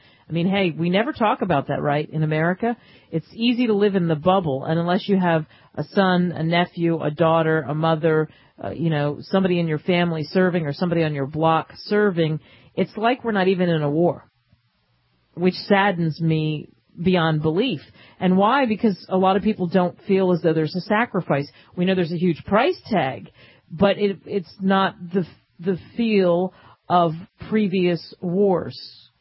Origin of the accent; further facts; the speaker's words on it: Philadelphia, Pennsylvania, United States; and I grew up in Philadelphia, and I'm a huge Flyers fan